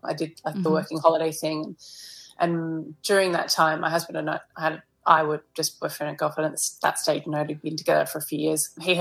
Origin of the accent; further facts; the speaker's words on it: Sydney, New South Wales, Australia; moved away as an adult; now in United Kingdom; originally I'm from Sydney, but my husband was offered a job over in the UK. So we packed up our life in 2018